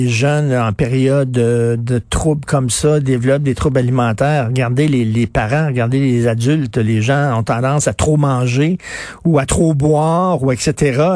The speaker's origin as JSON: {"language": "French", "town": "Verdun", "region": "Quebec", "country": "Canada", "said": "Moi, je viens de Verdun"}